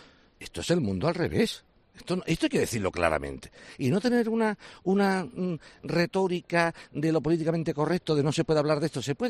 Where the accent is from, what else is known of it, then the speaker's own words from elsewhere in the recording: Seville, Andalusia, Spain; born there; Yo nací en Sevilla, capital.